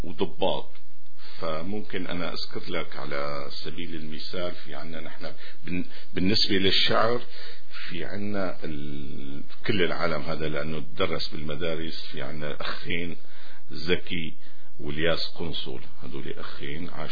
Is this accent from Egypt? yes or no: no; Yabroud, Rif Dimashq, Syria; accent: Yabroud dialect; أنا عمليا بعرف تمتين بس ما بعرف بحكيهم، بحكي لهجة واحدة، لهجة أهل الحارة الصالحية